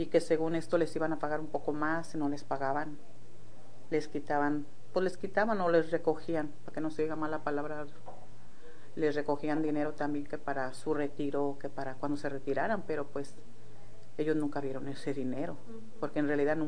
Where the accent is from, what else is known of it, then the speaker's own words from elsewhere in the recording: Tamazula, Jalisco, Mexico; also born or lived in Tala; Es un pueblito azucarero. Es como un ingenio, sí. Pero yo nací en Tala, Jalisco, pero creo de recién nacida me llevaron para Tamazula, Jalisco, que es, uh-huh, está ahí pegado. Y casi toda mi niñez me la pasé en Tamazula, Jalisco, pero nací en Tala.